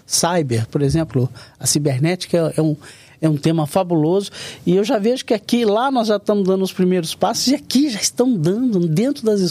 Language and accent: Portuguese; Minas Gerais, Brazil; a minha origem, eu sou mineiro, né?